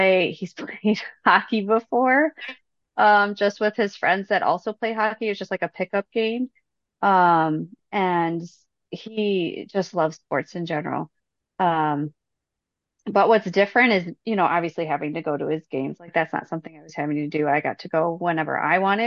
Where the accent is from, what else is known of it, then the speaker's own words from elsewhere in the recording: Detroit, Michigan, United States; I grew up in Detroit, so we went to a lot of Tigers games.